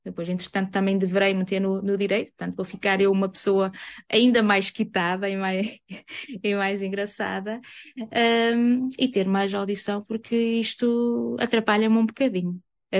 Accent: Arouca, Aveiro, Portugal; Nascida e criada em Arouca, mais concretamente no último concelho de Arouca, que é Fermedo, que certamente que ninguém deve conhecer porque é uma aldeia no meio do nada. Fui criada por pessoas do campo, né? Vindo de uma família de agricultores, muito humilde e muito simples

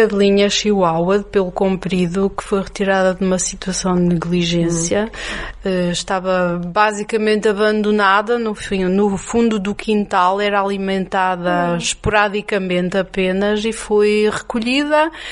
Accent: Germany; now in Portugal; Obviamente que eu cresci na Alemanha, vim para cá em 1984.

